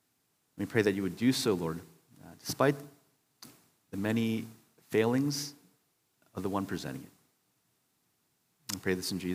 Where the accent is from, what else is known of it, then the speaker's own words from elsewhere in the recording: Baltimore, Maryland, United States; I'm a transplant from Baltimore, so it's not really my team